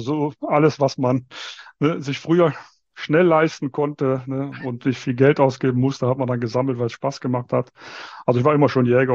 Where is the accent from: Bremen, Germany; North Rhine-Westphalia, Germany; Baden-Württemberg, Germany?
North Rhine-Westphalia, Germany; Viersen; born there; now in Munich, Germany; Ich komme natürlich aus dem Rheinland. Bin in der Nähe von Düsseldorf geboren, in Viersen, weiß nicht, wer das kennt. Ja, knapp neben Gladbach.